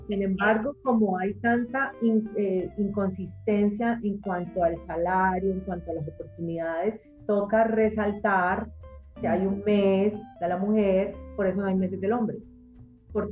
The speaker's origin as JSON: {"language": "Spanish", "country": "Colombia", "said": "yo soy colombiana"}